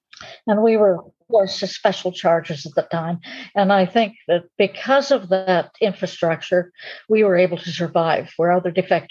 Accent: Canada; born there; I was born in Campex, a Canadian citizen by birth

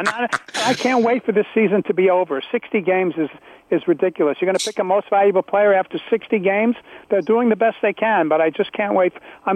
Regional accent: New York, United States; I promised Greg when I emailed him that I'd sing him a song since I'm a New Yorker.

